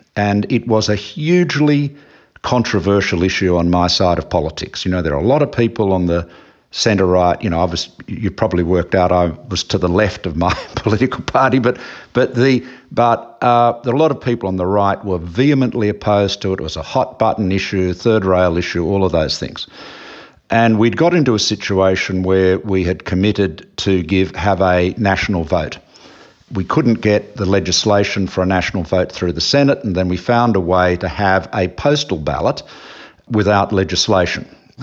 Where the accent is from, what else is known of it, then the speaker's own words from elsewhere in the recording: Australia; as an Australian